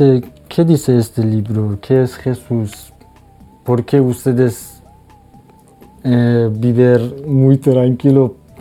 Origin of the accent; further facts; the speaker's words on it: Iran; Spanish is a second language; moved away as an adult; now in Burgos, Spain; yo no entiendo mucho castellano. … soy de Irán, tengo 38 años y hace 2 años estoy en España, en Comunidad de Burgos.